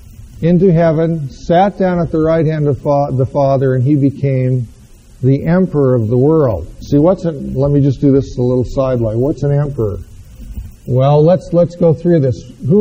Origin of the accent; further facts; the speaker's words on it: Boulder, Colorado, United States; and I come from Boulder, Colorado. Boulder, Colorado is not exactly the Bible Belt.